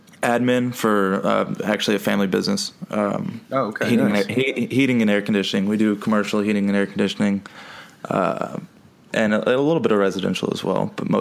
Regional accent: Georgia, United States; I'm from Georgia. Okay. I don't live in Atlanta, but I live basically in the suburbs of Atlanta.

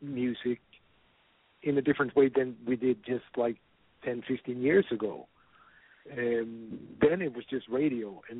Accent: Sweden; English is a second language; like you said, I'm from Sweden.

